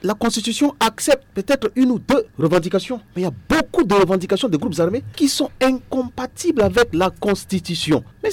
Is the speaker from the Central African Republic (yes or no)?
yes; Central African Republic; Moi, je suis centrafricain, nous sommes tous centrafricains autour de cette table.